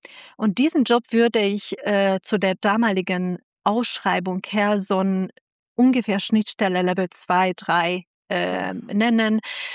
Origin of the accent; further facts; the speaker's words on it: Hungary; Ich habe in einer Klinik gearbeitet, noch in Budapest. Ich komme ja aus Ungarn.